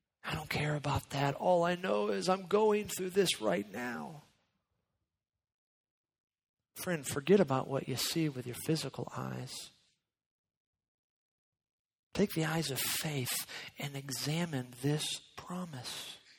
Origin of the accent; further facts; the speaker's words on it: Florida, United States; Pastor Tony mentioned I'm from Florida. Really long winters are still hard for me.